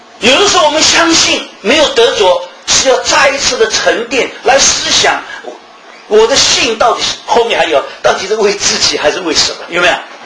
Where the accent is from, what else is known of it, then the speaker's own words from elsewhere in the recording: Shanghai, China; 我们上海常常有这种叫，我们上海人一句话叫什么，叫西装必塞